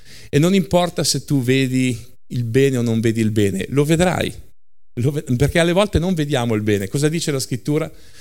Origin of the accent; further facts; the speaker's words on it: Lombardy, Italy; Un attrito tra, ma scusa, io che sono lombardo vado giù e c'è tutta un'altra cosa.